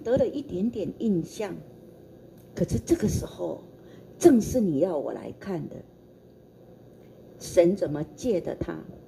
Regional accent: China; 所以以前我们说四海之内皆兄弟耶，我们中国人不是这样讲吗？

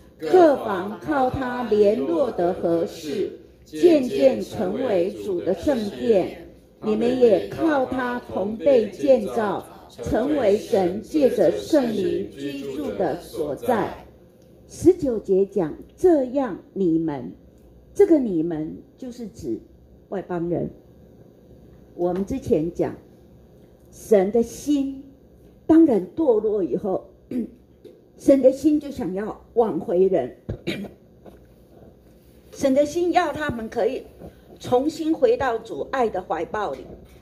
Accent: China; 所以以前我们说四海之内皆兄弟耶，我们中国人不是这样讲吗？

